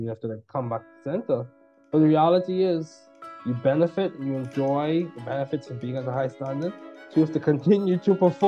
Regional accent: Bahamas; I'm from Bahamas, so we say things a little differently

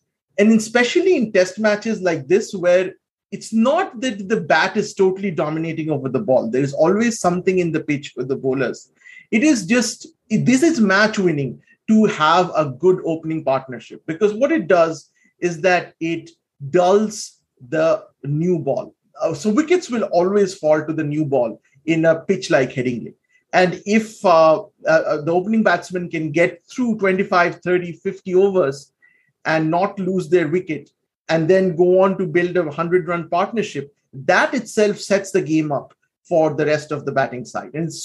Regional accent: India; But still, as an Indian cricket fan, I still think that I have the right to complain as an Indian because, you know, that's what we do.

